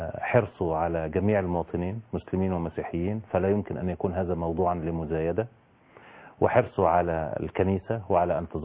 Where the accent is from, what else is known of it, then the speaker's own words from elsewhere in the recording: Egypt; لكننا جميعا نقر كمصريين